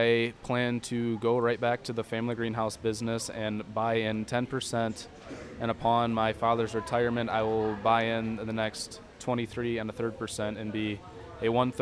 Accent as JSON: {"language": "English", "region": "Iowa", "country": "United States", "tie": "born or raised there", "said": "I am from Northwest Iowa. I grew up on a family greenhouse business."}